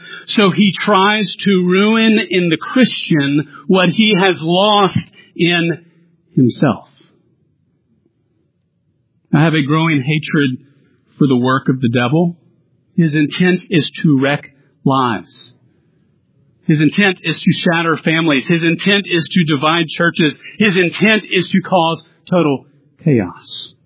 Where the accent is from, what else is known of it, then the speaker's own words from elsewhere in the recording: Louisiana, United States; I'm from South Louisiana, where if there is anything that Louisianians love to do, we love to eat.